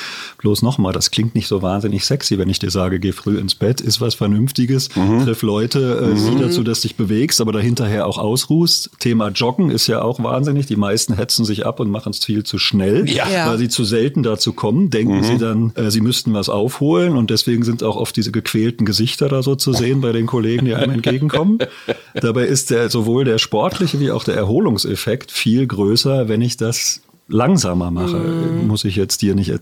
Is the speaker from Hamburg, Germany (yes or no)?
no; Göttingen, Lower Saxony, Germany; born there; Ich bin gebürtiger Niedersachse, ich bin Wahlbayer.